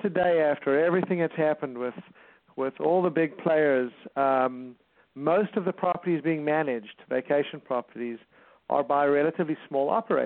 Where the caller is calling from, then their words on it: California, United States; I'm calling from Southern California.